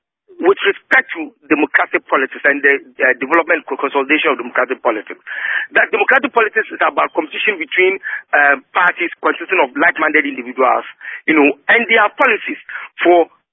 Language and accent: English; Ghana; because, you know, I'm a Ghanaian. I'm over 50 years. I have three kids